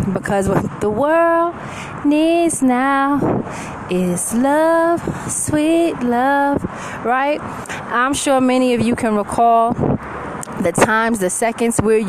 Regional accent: New York City, New York, United States; I am from New York City.

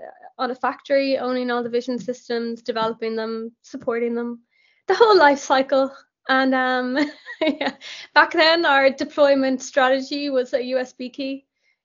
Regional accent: Dublin, Leinster, Ireland; Yes, I'm from Ireland. I'm from Dublin

